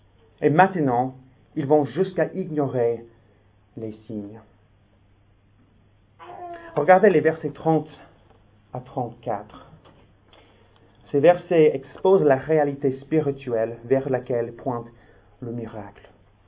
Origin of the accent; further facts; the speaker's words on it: Minnesota, United States; French is a second language; Chez moi, au Minnesota, aux États-Unis, il y a une région qui s'appelle